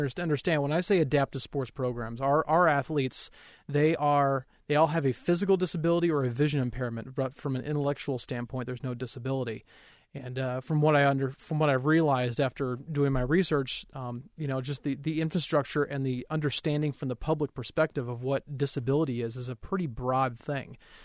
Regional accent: Colorado, United States; I was born and raised in Colorado.

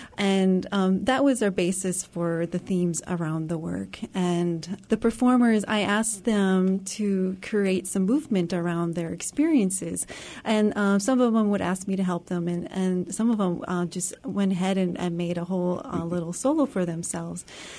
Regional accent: Bismarck, North Dakota, United States; And my parents live in Bismarck, and I grew up in Bismarck. I'm from here originally.

